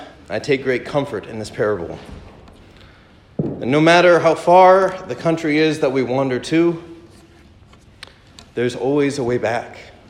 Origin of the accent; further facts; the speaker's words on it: Santa Barbara, California, United States; there's a priest that I grew up with in Santa Barbara